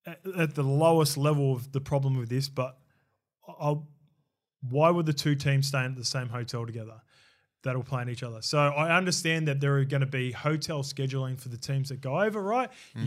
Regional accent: Sydney, New South Wales, Australia; because in my time growing up in Western Sydney, the amount of the stuff that was said during those games

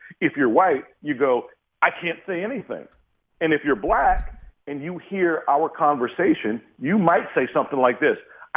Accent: Pittsburgh, Pennsylvania, United States; I grew up in Homewood.

